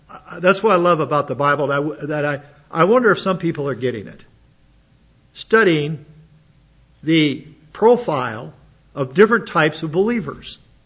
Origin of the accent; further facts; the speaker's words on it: Hot Springs, South Dakota, United States; We did a virtual tour of my hometown, Hot Springs, South Dakota.